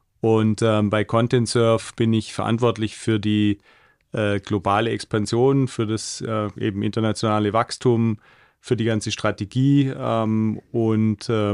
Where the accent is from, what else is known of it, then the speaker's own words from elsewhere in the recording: Swabia, Germany; now in Munich, Germany; Münchner, genau. Nicht gebürtig, aber ich lebe hier als Schwabe, als Exilschwabe seit 16 Jahren sozusagen.